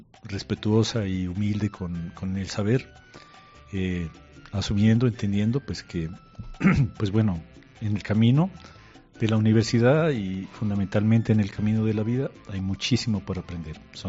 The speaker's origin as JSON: {"language": "Spanish", "town": "Pasto", "region": "Nariño", "country": "Colombia", "tie": "born or raised there", "said": "nací aquí en Pasto, me formé en un colegio, en primaria, en un colegio que desapareció, que se llamaba La Enseñanza, donde hoy en día es el Militar Colombia."}